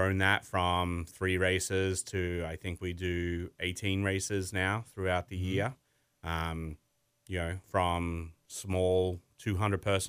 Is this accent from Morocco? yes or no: no; Australia; moved away as an adult; now in Long Island, United States; I come from Australia and I had a swimming background. And at age 11, I got involved in the sport of triathlon. And I left Australia, I think, in maybe 2018 or 2019.